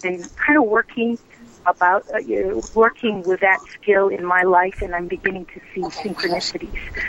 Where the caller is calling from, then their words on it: Hawaii, United States; I'm calling from Hawaii.